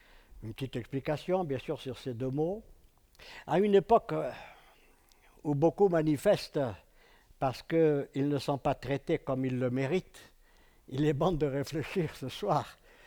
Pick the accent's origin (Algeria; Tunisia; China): Algeria; born there; Vous savez que je suis né en Algérie, de l'autre côté de la Méditerranée. C'était en Algérie, donc c'était à l'époque de l'Algérie française